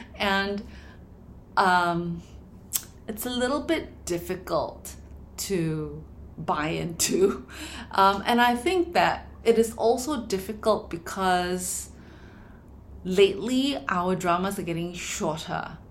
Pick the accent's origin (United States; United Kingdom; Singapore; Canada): Singapore; as a Singaporean, I like seeing beautiful food on my screen too.